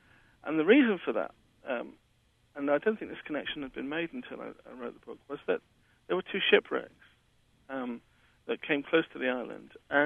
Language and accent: English; England, United Kingdom; Surprisingly well.